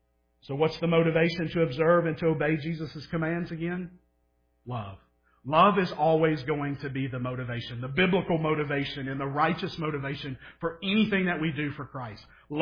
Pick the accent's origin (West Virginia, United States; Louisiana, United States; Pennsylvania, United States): Louisiana, United States; Most of you know that I'm from Louisiana.